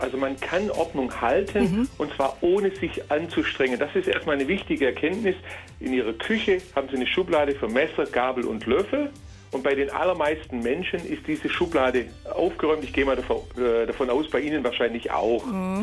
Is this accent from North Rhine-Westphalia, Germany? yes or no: no; Baden-Württemberg, Germany; Sie hören zu meiner Stimme, ich bin Schwabe, wir sind die geborenen Sammler.